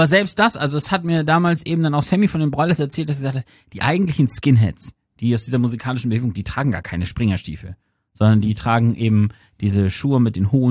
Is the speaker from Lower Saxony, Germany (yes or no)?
yes; Lower Saxony, Germany; kleiner, naiver Trottel von Dorf, als Ostfriese